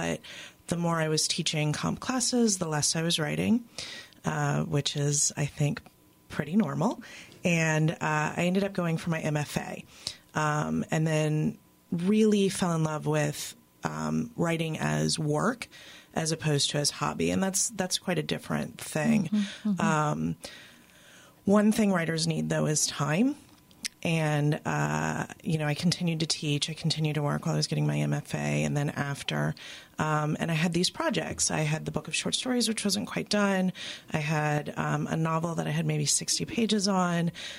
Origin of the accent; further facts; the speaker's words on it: Louisiana, United States; I'm a little water baby. I grew up in Miami in South Louisiana. So a lot of what I write is really seeped in place.